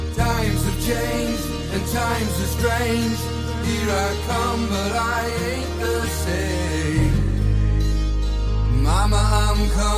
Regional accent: Switzerland; jag är inte svensk medborgare, jag är schweizisk medborgare

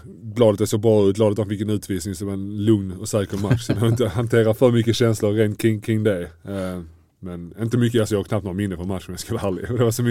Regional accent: Malmö, Skåne, Sweden; Så jag var själv samma när jag var ung i Malmö

